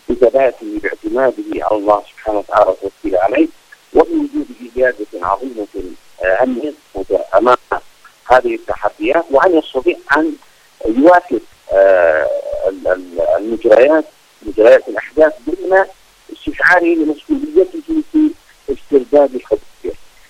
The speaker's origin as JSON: {"language": "Arabic", "country": "Yemen", "said": "وأيضا إفشال مخططاتهم في السيطرة الكاملة على بلدنا اليمن"}